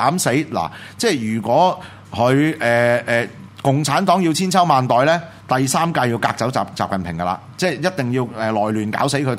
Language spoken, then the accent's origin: Cantonese; Hong Kong; 而家呢鑊嘢就係正正俾到少少希望我哋香港人啊